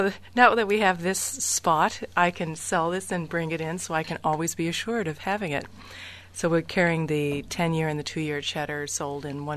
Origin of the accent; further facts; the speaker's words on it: Casanova, Wisconsin, United States; now in California, United States; every time I go home to Casanova, Wisconsin, I always bring back a suitcase full of this cheese